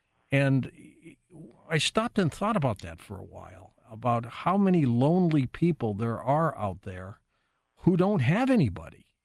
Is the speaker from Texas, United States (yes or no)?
no; Detroit, Michigan, United States; I grew up in Detroit and loved watching the Michigan Wolverines play their Saturday football games all the time.